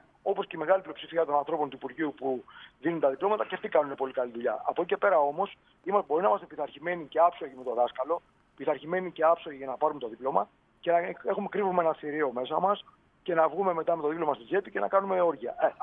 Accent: Greece; με βρίζουν εμένα και ας μην ξέρουν ότι είμαι Έλληνας.

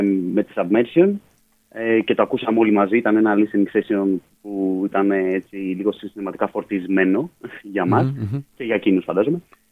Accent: Oropos, Attica, Greece; το μέρος που μεγάλωσα στον Οροπό.

